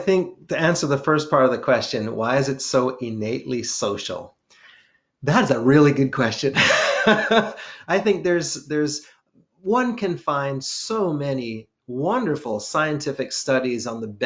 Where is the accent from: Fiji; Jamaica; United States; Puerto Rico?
Jamaica; I grew up in what I would consider a groove culture, reggae. I'm from Jamaica, right?